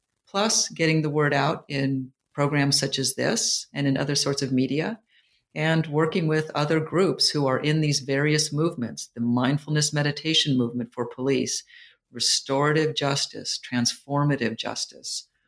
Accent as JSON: {"language": "English", "region": "California", "country": "United States", "said": "I just ended up with them because I was from Silicon Valley and I was from Stanford. That's what we did in Silicon Valley."}